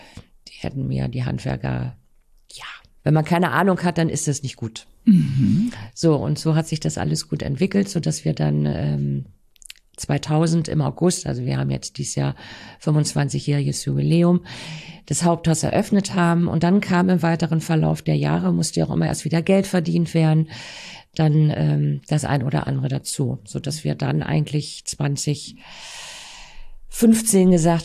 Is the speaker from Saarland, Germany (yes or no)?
no; Tangermünde, Saxony-Anhalt, Germany; moved away; also born or lived in Bremen; Und ich bin in Tangermünde geboren, bin da auch groß geworden und bin dann mit meiner Schwester kurz vor Mauerfall in den Westen abgehauen nach Bremen